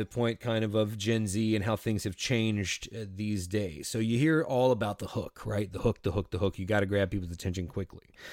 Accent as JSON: {"language": "English", "region": "the South", "country": "United States", "said": "I'm from the South, but I know how he said it."}